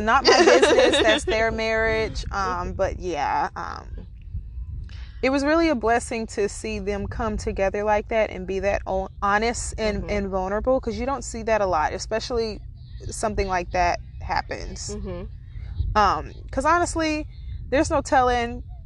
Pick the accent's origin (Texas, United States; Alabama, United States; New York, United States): Alabama, United States; A couple years ago, my hometown is Alabama.